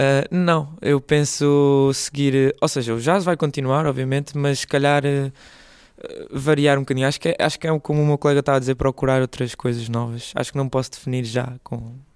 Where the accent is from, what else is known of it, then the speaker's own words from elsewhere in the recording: Lisbon, Portugal; Não, eu na verdade sou de Lisboa, nasci em Lisboa, mas pronto, a família é mesmo da zona do Alentejo, sim.